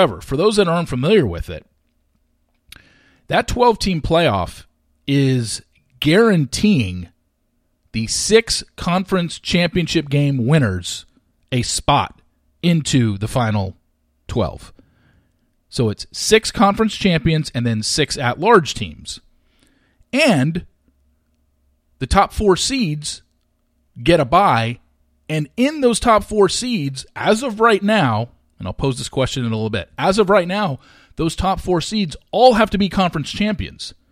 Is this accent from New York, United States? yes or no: no; California, United States; I grew up in Southern California. There were a lot of tickets, a lot of concerts at the Forum in L.A.